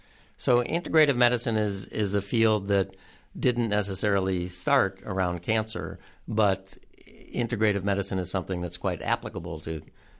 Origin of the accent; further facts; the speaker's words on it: Cleveland, Ohio, United States; You know, growing up in Cleveland, Providence was...